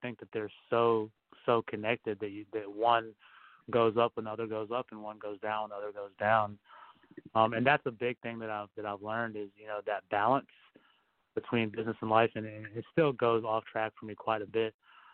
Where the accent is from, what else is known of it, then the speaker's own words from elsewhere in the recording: the South, United States; Like, now I'm from the South. I got my homies in Mississippi and Alabama, Florida, and we got, you know, people all across the coast.